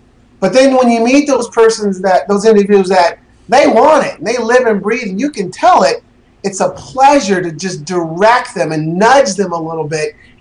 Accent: Portland, Oregon, United States; because I was raised in Northeast Portland, you know, in an environment that, you know, we just barely got by.

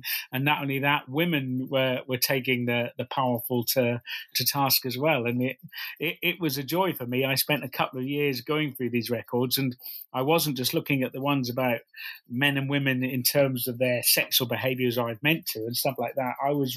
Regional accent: Norwich, East of England, United Kingdom; not only because I come from Norwich

